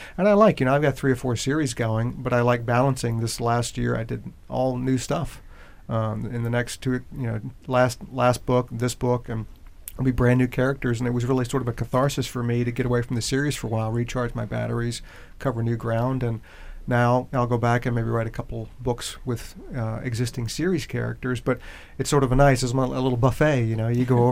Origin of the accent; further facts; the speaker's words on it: the South, United States; And growing up in the South, you know, I read a lot of the great Southern writers.